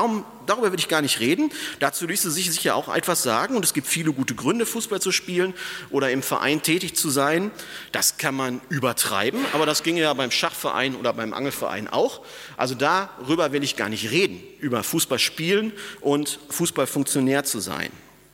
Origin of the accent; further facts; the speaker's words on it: North Rhine-Westphalia, Germany; Ich bin im Ruhrgebiet aufgewachsen, direkt neben Dortmund, habe in Essen Zivildienst gemacht, bin immer durch Bochum gefahren.